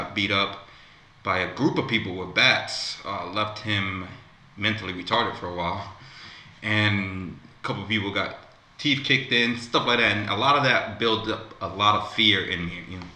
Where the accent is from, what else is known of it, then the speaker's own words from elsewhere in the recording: Central Falls, Rhode Island, United States; So for me, I'm from Central Falls, Rhode Island.